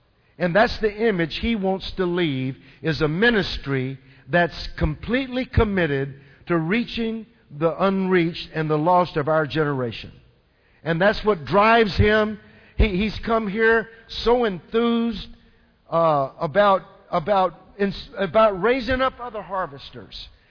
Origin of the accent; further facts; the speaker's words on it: Texas, United States; I am from Texas, so we do have a problem with what they call hoof and mouth disease.